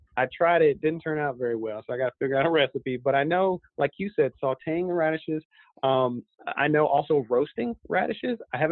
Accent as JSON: {"language": "English", "country": "Germany", "tie": "born or raised there", "said": "I saw it when I was growing up in Germany."}